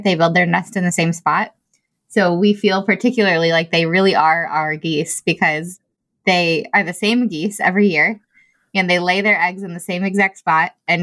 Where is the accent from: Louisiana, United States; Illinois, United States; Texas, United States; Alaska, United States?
Illinois, United States; Rockford; I'm from Rockford, Illinois, which is at the very top middle of Illinois in the States.